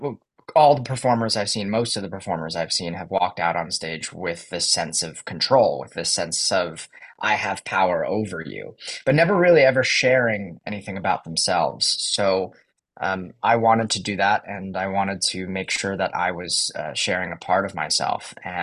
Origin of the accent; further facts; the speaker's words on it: Dobbs Ferry, New York, United States; I grew up in Dobbs Ferry, New York